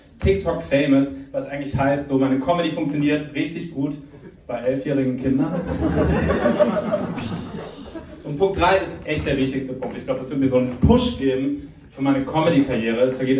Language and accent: German; Cologne, North Rhine-Westphalia, Germany; ich komme aus Köln